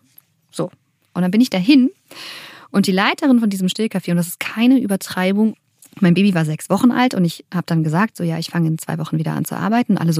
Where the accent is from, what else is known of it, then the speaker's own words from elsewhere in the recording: United States; Ich bin ja in den USA auch groß geworden